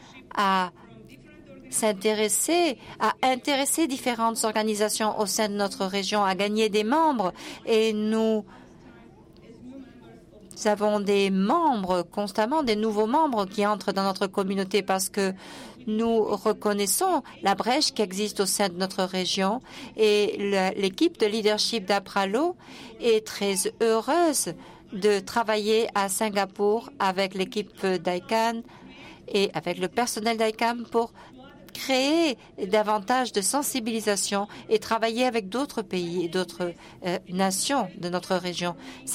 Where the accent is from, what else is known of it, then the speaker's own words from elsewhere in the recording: Malaysia; Et je suis moi-même de Malaisie.